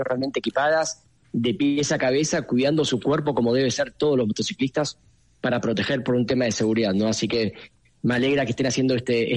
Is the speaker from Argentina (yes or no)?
yes; Argentina; Yo soy de Argentina